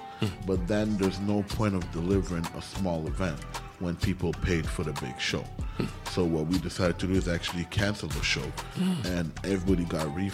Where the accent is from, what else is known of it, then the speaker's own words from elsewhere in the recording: Montreal, Quebec, Canada; I'm from the hood. I'm from Ama Bay.